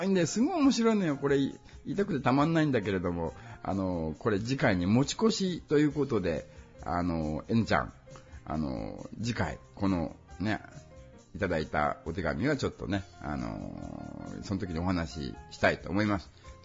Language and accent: Japanese; Shikoku, Japan; born there; 私、四国の生まれなので、方言なんですね。